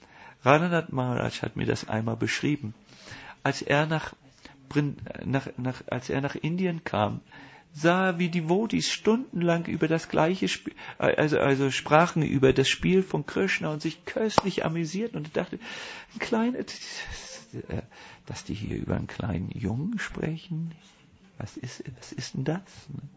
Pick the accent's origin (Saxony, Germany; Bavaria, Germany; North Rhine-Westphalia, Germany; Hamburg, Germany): Hamburg, Germany; meiner Heimatstadt, also einer Stadt, wo ich 6-7 Jahre groß geworden bin, glaube ich, Sasel, eine Vorstadt von Hamburg.